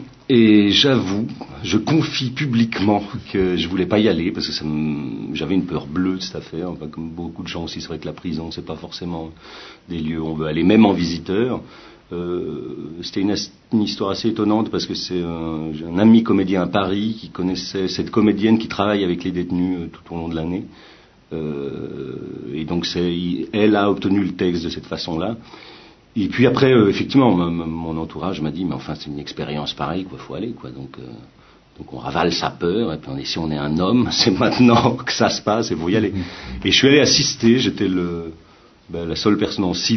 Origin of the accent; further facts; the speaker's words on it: Switzerland; je viens de Suisse, c'est du chocolat suisse.